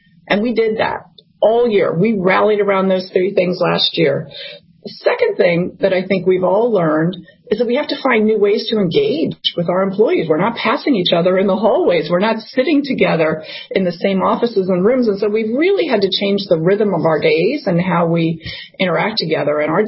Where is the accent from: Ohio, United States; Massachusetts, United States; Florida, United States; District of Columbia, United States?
District of Columbia, United States; Washington; now in New York City, United States; I didn't grow up in New York City, where I live now, I grew up in Washington, D.C.